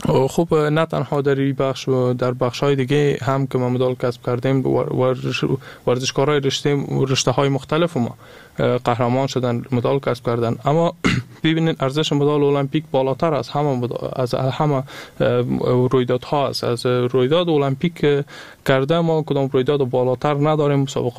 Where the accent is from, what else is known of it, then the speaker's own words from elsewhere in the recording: Afghanistan; ما از افغانستان هستم، از مردم افغانستان هستم. میره در هیچ رسانه من نگفتیم که از کدام ولایت هستم. خب از شما هستم، از هر جایی که هستم از افغانستان هستم.